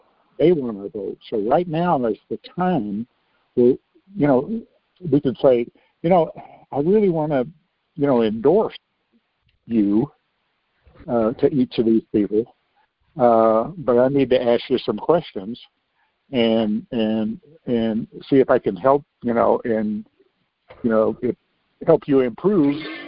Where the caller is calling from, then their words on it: Texas, United States; Okay, I'm in Texas.